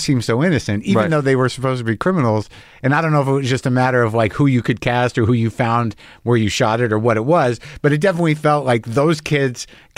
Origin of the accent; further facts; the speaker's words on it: New Mexico, United States; I grew up in New Mexico